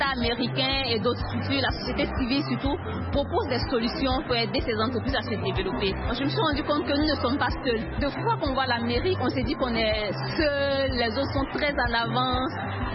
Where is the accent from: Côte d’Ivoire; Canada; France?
Côte d’Ivoire; le riz, chez nous en Côte d'Ivoire, c'est plus de 2 millions de tonnes de riz qui doit être distribué